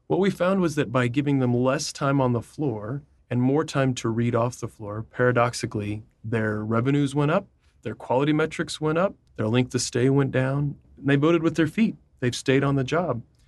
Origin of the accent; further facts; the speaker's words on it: Amarillo, Texas, United States; I told you I'm from Amarillo.